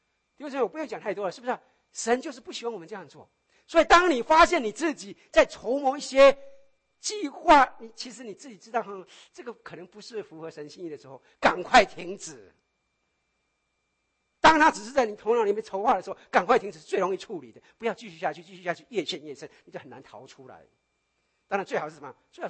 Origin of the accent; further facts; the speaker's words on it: China; 我们中国人有一句话，他们吃过的盐巴比我们吃过的米还多了